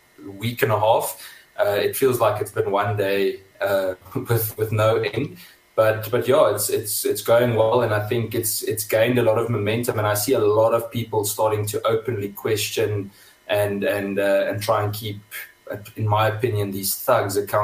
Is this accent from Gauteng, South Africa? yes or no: yes; Kempton Park, Gauteng, South Africa; also born or lived in England; I come from a very normal Afrikaans family, grew up in Kempton Park. We actually moved to England for 6 years, and for my father's work when I was still in school